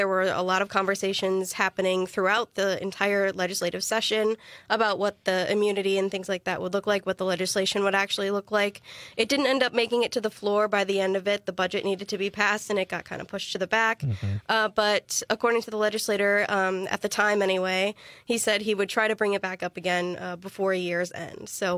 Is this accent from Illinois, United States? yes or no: yes; Zion, Illinois, United States; now in Wausau, United States; So I'm originally from Zion, Illinois, which is in the northeasternmost county in Illinois. I grew up right along the Wisconsin border.